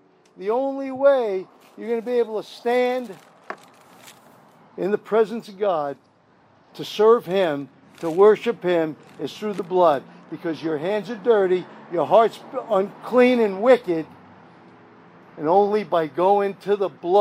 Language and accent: English; Rhode Island, United States; born there; I was born in Rhode Island, but I got born again in Charleston, South Carolina. That kind of makes me like a half Yankee, half Johnny Reb.